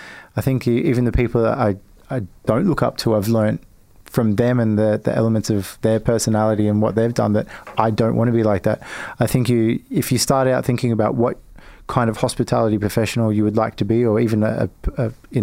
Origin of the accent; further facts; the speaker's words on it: Nambour, Queensland, Australia; Nambour, Sunshine Coast, about 100 kilometers north of Brisbane.